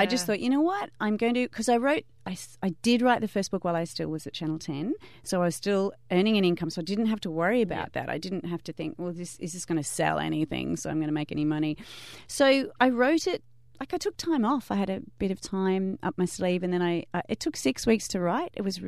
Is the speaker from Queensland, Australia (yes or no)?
no; Sydney, New South Wales, Australia; I was born in Western Sydney. I grew up in a regular house, regular backyard, you know, nothing special.